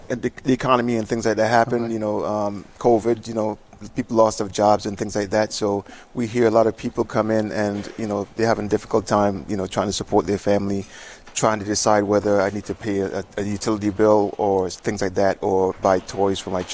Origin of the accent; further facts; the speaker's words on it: U.S. Virgin Islands; Originally, I'm from the Virgin Islands.